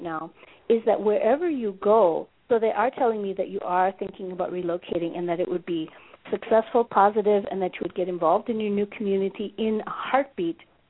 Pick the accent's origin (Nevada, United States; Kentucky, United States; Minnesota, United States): Minnesota, United States; I'm in Joburg right now, but I'm from Minnesota